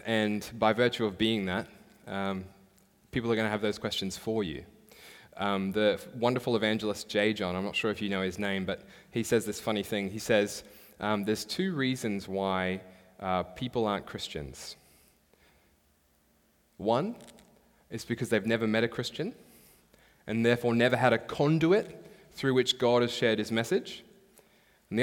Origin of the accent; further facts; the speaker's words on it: Australia; moved away; I actually hail not from these waters. I'm from Australia.